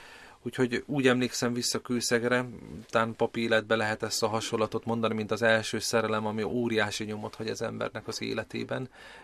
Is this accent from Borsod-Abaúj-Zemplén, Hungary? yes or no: no; Szombathely, Vas, Hungary; egyetemi lelkészként folytattam az utamat odahaza Szombathelyen